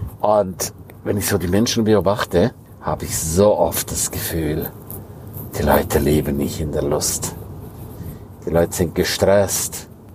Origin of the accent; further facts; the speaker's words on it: Graubünden, Switzerland; first language Romansh; German is a second language; Auf Rätoromanisch, meine Muttersprache heißt, I fetch raps.